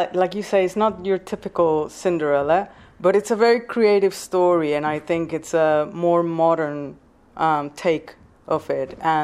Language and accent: English; Mexico; now in United Kingdom; I come from Mexico. I've been living in the UK for 13 years now.